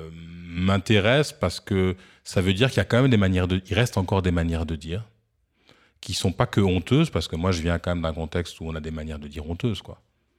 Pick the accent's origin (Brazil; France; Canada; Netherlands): France; French Antilles; ce qu'on appelle chez nous aux Antilles la supranationalité.